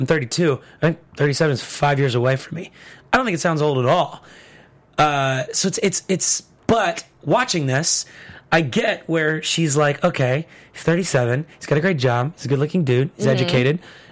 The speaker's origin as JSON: {"language": "English", "region": "Nebraska", "country": "United States", "tie": "born or raised there", "lives_now": "Los Angeles, United States", "said": "See, I grew up in Nebraska."}